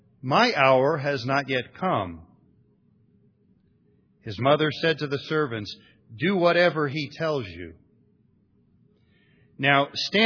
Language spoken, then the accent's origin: English; Upper Arlington, Ohio, United States; When I was a kid, growing up in Jones Junior High School in Upper Arlington, Ohio